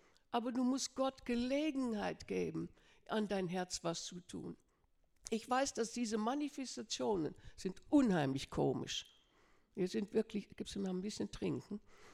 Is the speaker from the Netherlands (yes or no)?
yes; Netherlands; Ich bin Holländerin, gell?